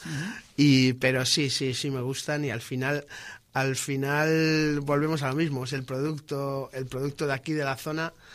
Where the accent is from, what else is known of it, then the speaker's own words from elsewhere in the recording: Laredo, Cantabria, Spain; now in Santoña, Spain; Yo soy de Laredo, mi madre es de Santoña, yo vivo en Santoña, mi pareja es de Santoña.